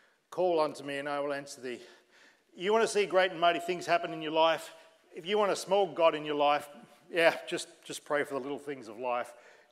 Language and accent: English; Tasmania, Australia; I come from Tasmania. That's Australia's smallest state.